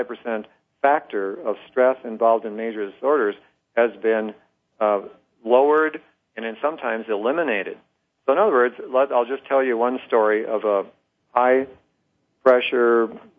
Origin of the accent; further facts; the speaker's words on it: Rochester, Minnesota, United States; born there; I was born in Rochester, Minnesota, the home of the Mayo Clinic. You know, there's even a whole team at the Mayo Clinic in my hometown.